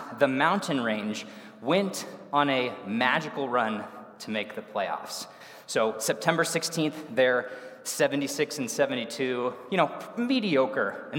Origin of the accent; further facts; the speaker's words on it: Erie, Colorado, United States; So I was born in Colorado. I was raised in Erie, which is like half an hour north of here.